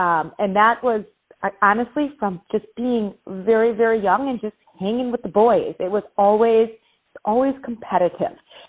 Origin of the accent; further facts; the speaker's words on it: Franklin, Wisconsin, United States; also born or lived in Milwaukee; I am from Milwaukee, Wisconsin, and I grew up in a suburb of Milwaukee. It's called Franklin, Wisconsin.